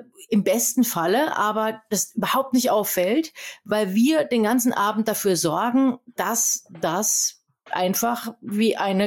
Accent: Thuringia, Germany; born or raised there

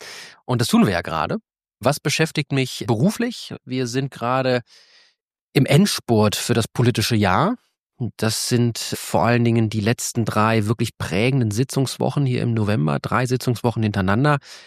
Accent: Bonn, North Rhine-Westphalia, Germany; ich komme aus Bonn

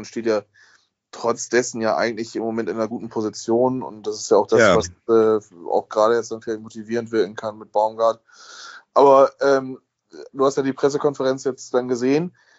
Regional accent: Bremen, Germany; kenne ich mich ja als Bremer aus

